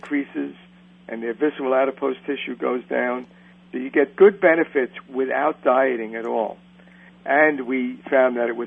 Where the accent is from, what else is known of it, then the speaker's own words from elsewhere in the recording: Bronx, New York, United States; By the way, I'm from the Bronx. I don't know if you know that. So we are inflicting on your readers two New Yorkers in one show.